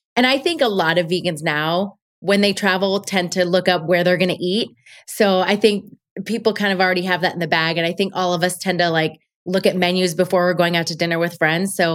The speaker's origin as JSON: {"language": "English", "region": "Florida", "country": "United States", "tie": "born or raised there", "also_born_or_lived": "Colombia", "said": "I was born in Colombia. I was raised in Florida, but my dad and my mom were big travelers."}